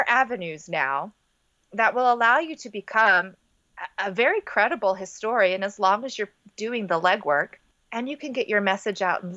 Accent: United States; You know, I realize even as an American, just how terrible my understanding of it was.

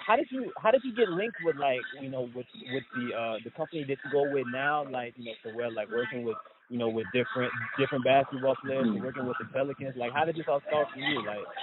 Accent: New Orleans, Louisiana, United States; now in Chicago, United States; well, I live in Chicago right now, but I'm from New Orleans.

